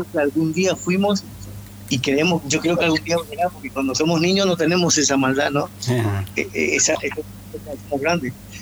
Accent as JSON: {"language": "Spanish", "country": "Argentina", "moved": "yes", "said": "todo lo que queremos es lo mismo, como argentinos, ¿no? Estando fuera, yo intento siempre regirme, por más que me entero de cosas de allí, pero regirme en el país de donde vivo, ¿no? Que hace 21 años estoy trabajando aquí"}